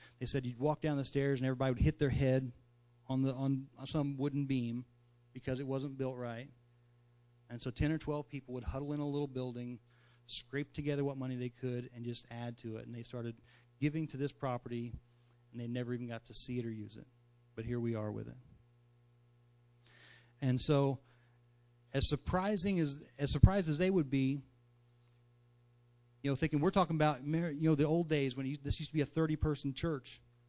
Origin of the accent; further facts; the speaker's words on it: Danville, Illinois, United States; And, you know, even I'm from Danville.